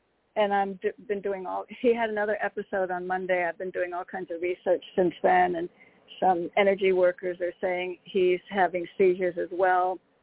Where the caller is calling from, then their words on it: Connecticut, United States; from Connecticut.